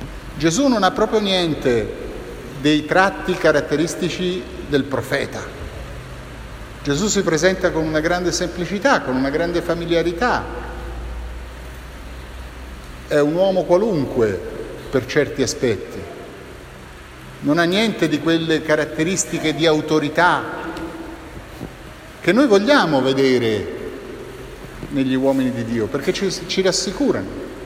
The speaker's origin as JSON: {"language": "Italian", "town": "Rome", "region": "Lazio", "country": "Italy", "said": "Io sono di Roma, sono qui in vacanza."}